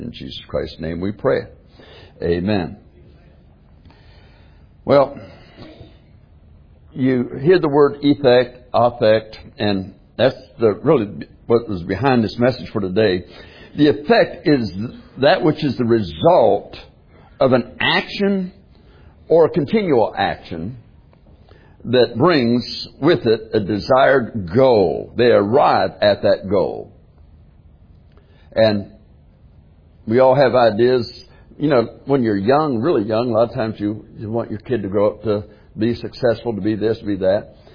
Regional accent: Tennessee, United States; also born or lived in Ohio; Now, you know, I was born in Ohio. Dad moved us down there to Tennessee from Ohio.

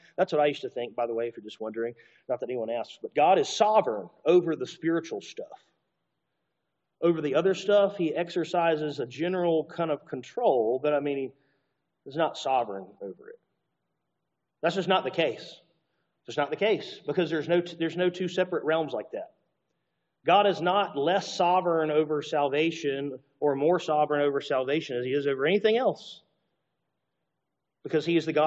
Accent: Alabama, United States; I can't say Habakkuk. Got to be Habakkuk. Okay? I'm from Alabama.

